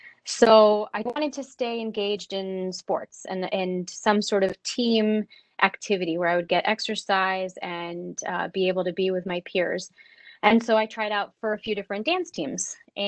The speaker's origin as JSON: {"language": "English", "region": "Connecticut", "country": "United States", "tie": "born or raised there", "said": "I grew up in Connecticut and have an older brother and a younger sister."}